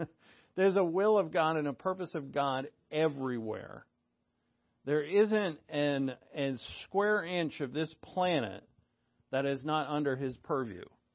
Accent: New England, United States; accent: New England; I said that with my New England accent.

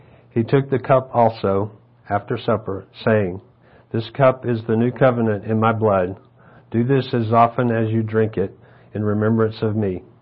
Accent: the South, United States; I grew up in the Deep South, where we used to say that our town was the buckle of the Bible Belt.

